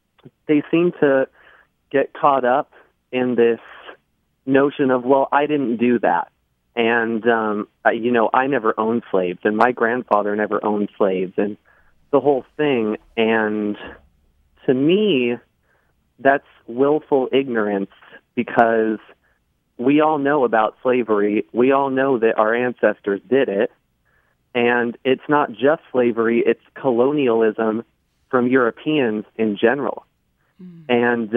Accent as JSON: {"language": "English", "region": "Iowa", "country": "United States", "said": "I'm from Iowa."}